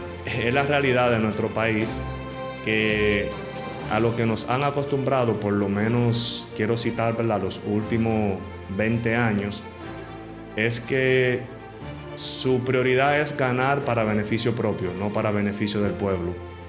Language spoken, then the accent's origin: Spanish; Azua, Dominican Republic; Yo estudié en una escuela pública en mi ciudad natal, Azua.